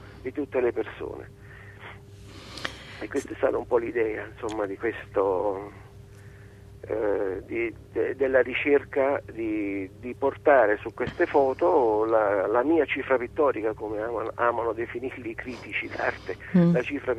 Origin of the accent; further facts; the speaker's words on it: Pozzuoli, Campania, Italy; born there; now in Assisi, Italy; Io sono vivo ad Assisi, anche se sono nato a Pozzuoli, nell'area Flegrea, ma da 16 anni vivo ad Assisi